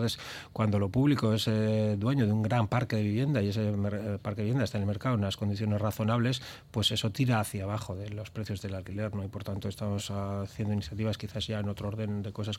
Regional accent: Barakaldo, Basque Country, Spain; soy de Baracaldo y llevo la bandera Ezkerraldea a todos los sitios donde pueda.

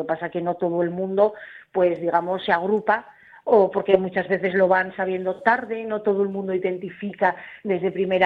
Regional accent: Getxo, Basque Country, Spain; he hablado con ellos precisamente porque yo soy de Guecho

